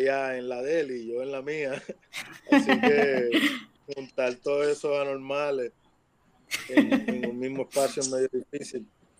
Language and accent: Spanish; Carolina, Puerto Rico; yo soy de Carolina, o sea, yo soy un caco más del corillo.